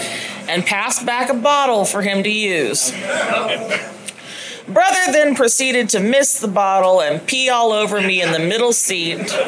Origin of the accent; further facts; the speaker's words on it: New Jersey, United States; I'm from New Jersey.